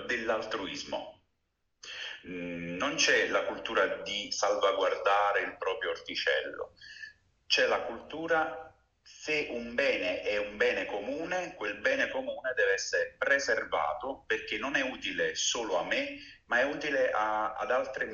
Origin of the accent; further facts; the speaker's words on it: Naples, Campania, Italy; accent: Neapolitan; io, si sente sicuramente dall'accento, sono napoletano, quindi abituato ad un clima molto particolare, caldo anche d'inverno.